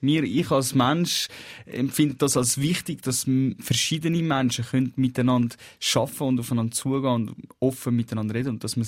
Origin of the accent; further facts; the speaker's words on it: Switzerland; Also meine Heimat für mich ist die Schweiz. Was aber nichts daran tut, dass ich mich auch mit Ägypten verbunden fühle.